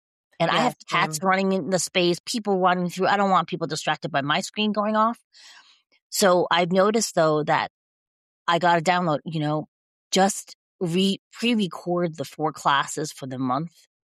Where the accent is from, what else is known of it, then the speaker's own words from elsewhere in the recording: Taiwan; I come from Taiwan. We didn't really have a lot of wheat back then.